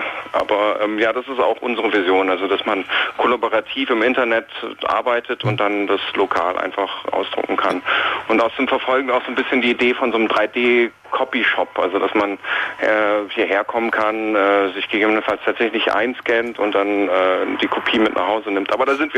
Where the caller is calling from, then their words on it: Mitte, Berlin, Germany; Jo, wir sind aus Mitte